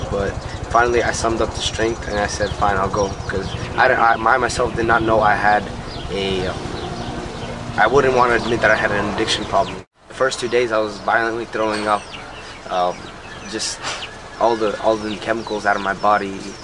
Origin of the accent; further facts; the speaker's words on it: Sacramento, California, United States; born there; I'm 20 years old. My parents are Ukrainian immigrants. They came here about 23 years ago, but I was born here in Sacramento, California.